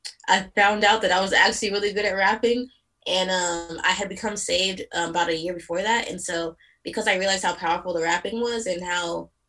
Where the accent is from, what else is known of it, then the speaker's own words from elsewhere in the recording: Texas, United States; also born or lived in Nigeria; I was actually born in Nigeria, and then my family came over to the U.S., and so essentially I grew up in Texas.